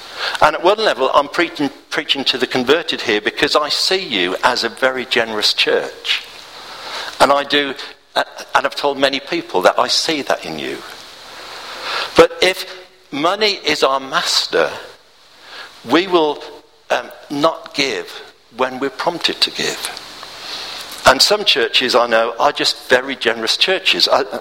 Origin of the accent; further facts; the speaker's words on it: Birmingham, West Midlands, United Kingdom; I'm from Birmingham, and my first job was in Smethwick a long time ago.